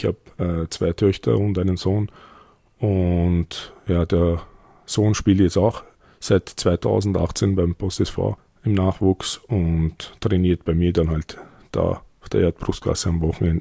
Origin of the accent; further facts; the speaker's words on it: Vienna, Austria; ich bin in Wien geboren, werde jetzt 42 Jahre alt. Ich bin aufgewachsen in Hernals, genauer gesagt am Diepoldplatz, im Diepoldpark. Da haben wir unsere Kindheit verbracht.